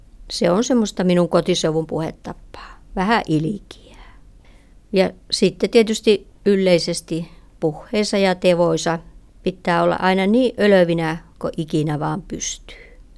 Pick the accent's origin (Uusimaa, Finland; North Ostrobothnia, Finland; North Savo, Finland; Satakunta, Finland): North Ostrobothnia, Finland; accent: North Ostrobothnian dialect; first language North Ostrobothnian dialect; mun omalla alkuperäisellä äitin kielelläni, eli Pohjois-Pohjanmaan murteella.